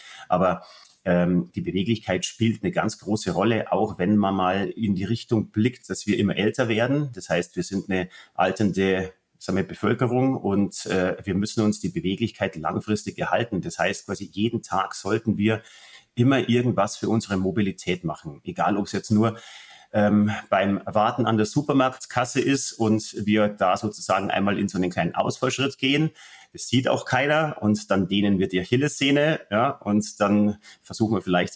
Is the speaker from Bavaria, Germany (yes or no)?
yes; Bavaria, Germany; Bei uns im Süden, in Bayern